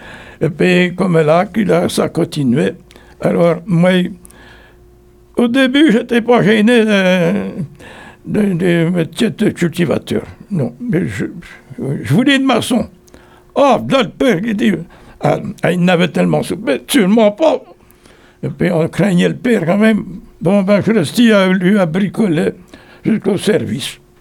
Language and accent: French; Hénon, Brittany, France; Ben, je suis né à Hénon. J'étais pas loin pour aller à l'école. J'étais à 100 mètres.